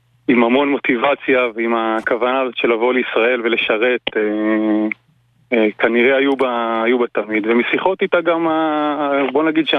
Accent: Malkia, Northern District, Israel; מקיבוץ מלכיה.

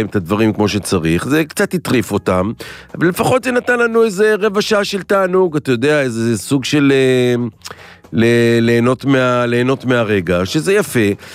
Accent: Jerusalem, Jerusalem District, Israel; לא, אני טיפוס ירושלמי, אני לא בני ברקי, אני ירושלמי.

